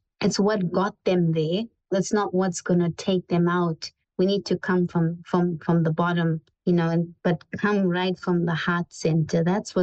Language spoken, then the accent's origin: English; Zimbabwe; I'm from Zimbabwe